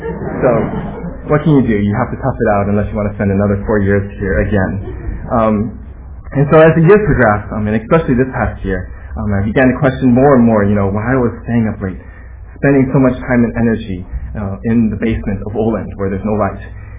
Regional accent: California, United States; I mean, I came from California

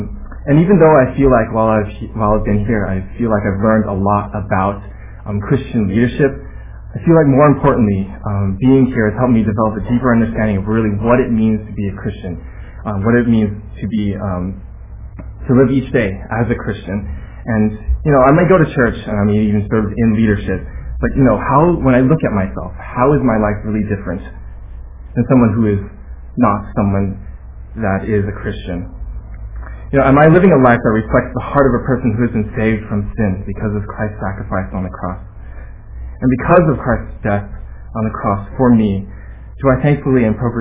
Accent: California, United States; I mean, I came from California

